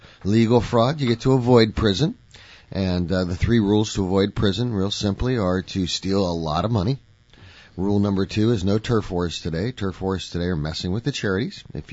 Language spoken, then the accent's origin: English; United States; So we have to jump in as the American population and support our community banks.